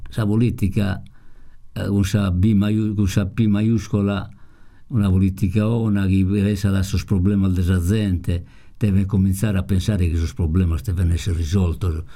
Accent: Sardinia, Italy; noi siamo sardo. La nostra cultura, la nostra identità nasca con la lingua sarda.

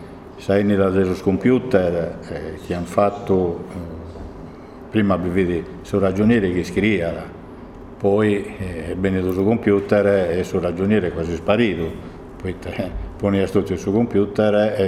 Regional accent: Sardinia, Italy; che ho nascito in Sardegna e sono sardo.

